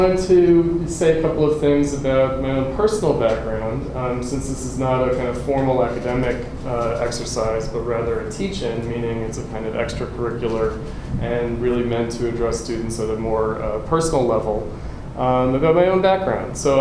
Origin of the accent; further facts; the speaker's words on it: New York, United States; And my own background, I'm from New York